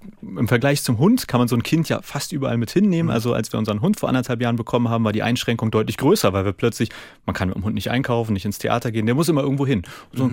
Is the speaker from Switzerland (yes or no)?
no; Eidelstedt, Hamburg, Germany; also born or lived in Schnelsen; Also ich bin in Eidelstedt und Schnelsen aufgewachsen, auf Schnelsen gewohnt und in Eidelstedt irgendwie zur Schule und alles gegangen.